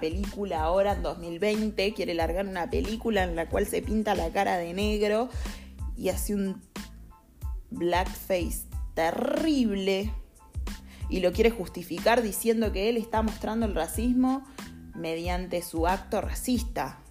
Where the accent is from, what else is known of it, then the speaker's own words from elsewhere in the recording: Uruguay; now in Argentina; En mi caso sí yo soy de otro lado, soy uruguaya